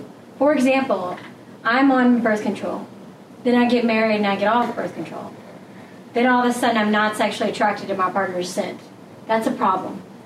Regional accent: Birmingham, Alabama, United States; Oh, okay. Alabama, it's a great place to grow up to, you know, and be like a great family city, but I don't want to move back.

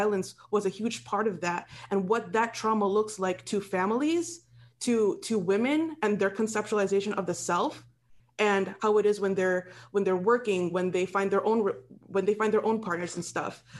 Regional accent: Philippines; There are still US military bases in Asia today, even in the Philippines, my home country.

